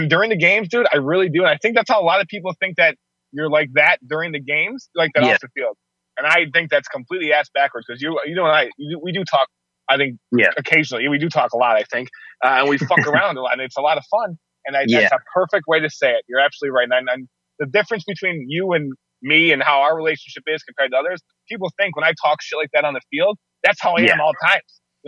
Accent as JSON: {"language": "English", "town": "Depew", "region": "New York", "country": "United States", "tie": "born or raised there", "said": "Dude, I grew up in Depew."}